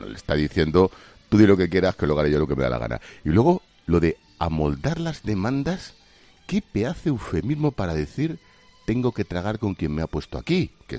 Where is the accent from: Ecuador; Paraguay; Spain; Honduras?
Spain; Madrid, Community of Madrid; luego dicen que los chulos somos los de Madrid, macho.